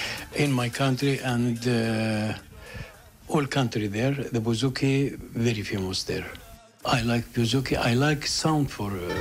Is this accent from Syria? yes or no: yes; Syria; English is a second language; now in Ireland; I'm from Syria, you know, I'm refugees, I'm coming here. My language, maybe you see now, my language not good.